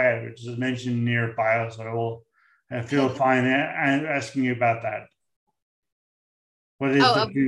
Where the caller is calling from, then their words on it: St. John's, Newfoundland and Labrador, Canada; I'm speaking from St. John's, where we're out in the middle of the North Atlantic, where there's no one near us. We're like us, and we're in Canada